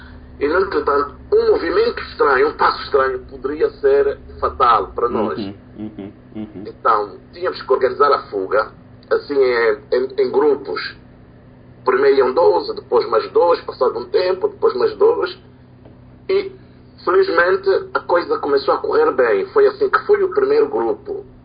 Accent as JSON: {"language": "Portuguese", "region": "Luanda", "country": "Angola", "tie": "born or raised there", "said": "Nós, os crescemos em Luanda"}